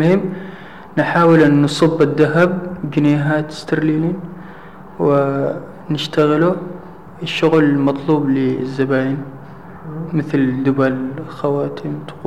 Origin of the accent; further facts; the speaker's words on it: Aden, Yemen; also born or lived in Ethiopia; now in Hodeidah, Yemen; خلقت زي ما قلت لك في دردوة إثيوبيا هي، وتربيت في عدن وتعلمت فيها وذا، ولما الآن جيت في اليمن الحديدة.